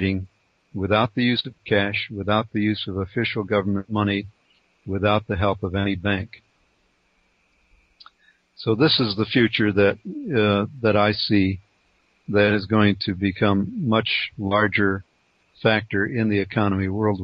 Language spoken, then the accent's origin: English; Tucson, Arizona, United States; a trade exchange in my hometown of Tucson